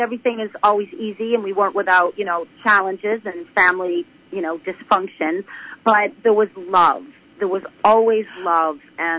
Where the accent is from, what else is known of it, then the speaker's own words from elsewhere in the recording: Connecticut, United States; born there; I was born in Connecticut on the East Coast.